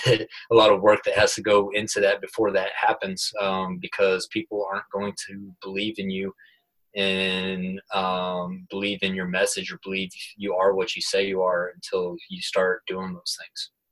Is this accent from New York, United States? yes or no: no; Texas, United States; now in Houston, United States; I live in Houston. So I'm from West Texas originally, but I live in Houston. I lived in Houston for the past 5 years.